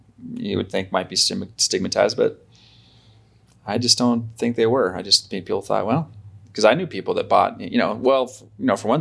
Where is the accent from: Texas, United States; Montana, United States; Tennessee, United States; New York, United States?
Montana, United States; Billings; even growing up in Billings, I don't know, I guess you're probably too young for this.